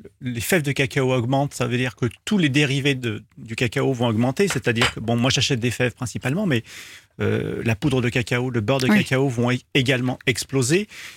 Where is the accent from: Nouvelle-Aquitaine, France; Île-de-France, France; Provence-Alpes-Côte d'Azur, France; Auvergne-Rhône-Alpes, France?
Auvergne-Rhône-Alpes, France; Lyon; Moi, je suis lyonnais. Région lyonnaise.